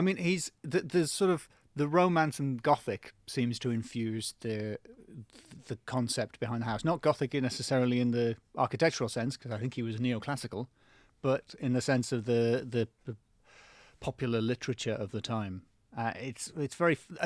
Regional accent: North East England, United Kingdom; now in London, United Kingdom; I'm not from London. I'm from the northeast of England. Where real people come from, and didn't like it there, so I moved to London.

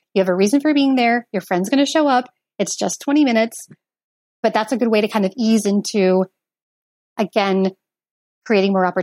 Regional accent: Portland, Oregon, United States; moved away as an adult; And I grew up in Portland, Oregon

